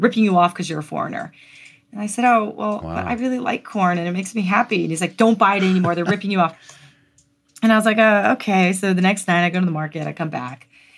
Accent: Hawaii, United States; Japanese culture I was very familiar with because I was born and raised in Hawaii

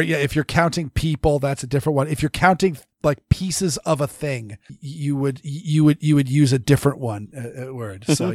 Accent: Maine, United States; I studied French because I grew up in Maine, and I'm a quarter French Canadian, and I've got relatives who spoke French, and I live around places where French is routinely spoken by French Canadian immigrants.

